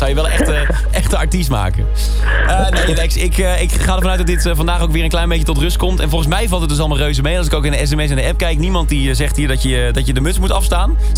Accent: Tilburg, North Brabant, Netherlands; Want ik kom ook van beneden de rivieren. Ik kom uit Tilburg.

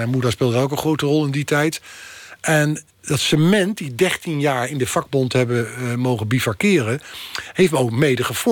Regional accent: The Hague, South Holland, Netherlands; mijn hart zit wel als Hagenees en vanuit mijn familie verweven bij de club.

